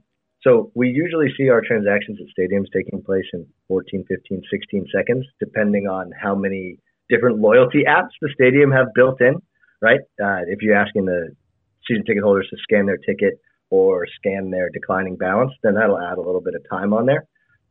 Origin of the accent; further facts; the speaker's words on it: California, United States; So I grew up in the Bay Area. I've been going to those games my whole life